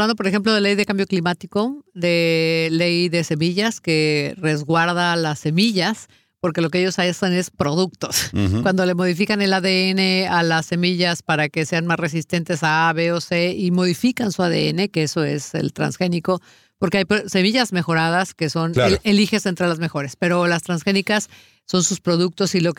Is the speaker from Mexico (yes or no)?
yes; Michoacán, Mexico; Yo vengo de una tierra de Michoacán, uh-huh, donde somos los mejores productores de aguacate